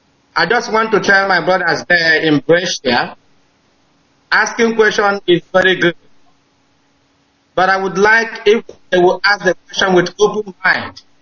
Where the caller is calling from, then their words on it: Northern Ireland, United Kingdom; I'm calling from Northern Ireland, UK.